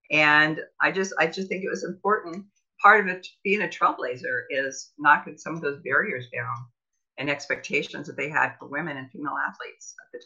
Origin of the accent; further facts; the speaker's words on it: Iowa, United States; I came from Iowa to where you were not thought any less of a feminine athlete by playing sports in Iowa.